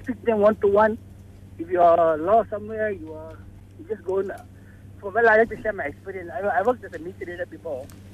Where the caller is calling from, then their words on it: Puchong, Selangor, Malaysia; I'm calling from Puchong, Nusa Putra.